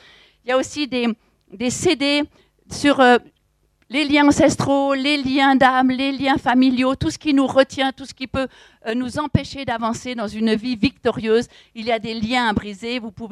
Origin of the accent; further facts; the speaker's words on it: Grand Est, France; also born or lived in Switzerland; moi je suis alsacienne, mais j'ai vécu longtemps en Suisse